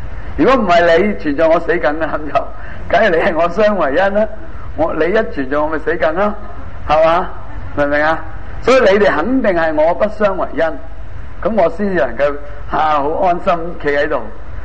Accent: China; 我哋中国人嚟㗎嘛，中国人就最鍾意简单，我哋听中国人唔係好鍾意烦嘅。

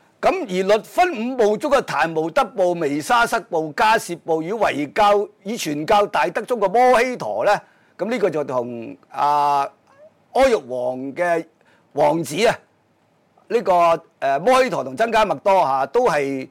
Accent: China; 最明顯、最我哋中國人最對機嘅咧，就係講佛性嘅講法。

